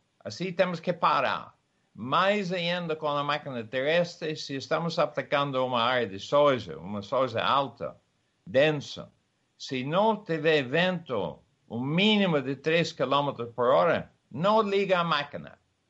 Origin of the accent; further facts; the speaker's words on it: Ireland; Portuguese is a second language; moved away as an adult; also born or lived in England / Brazil / United States / Switzerland; eu sou irlandês. Fui criado numa fazenda na Irlanda e depois fui para a Inglaterra para estudar agronomia e engenharia mecânica.